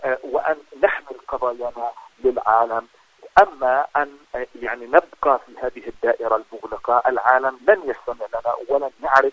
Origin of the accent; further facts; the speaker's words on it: Palestine; ولكن نحن كفلسطينيين للأسف الشديد لم نصل إلى هذه المرحلة